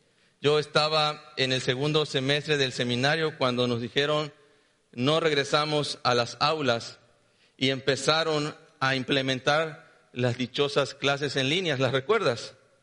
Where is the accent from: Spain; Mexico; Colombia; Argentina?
Mexico; ya saben cómo somos los mexicanos, que de todo nos reímos, ¿verdad? Hasta de nuestras desgracias.